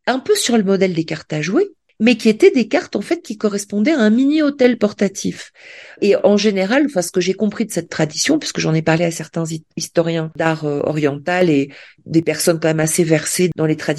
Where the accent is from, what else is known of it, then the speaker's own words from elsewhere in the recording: France; qui m'est très familier en tant qu'étudiante de littérature, en tant que française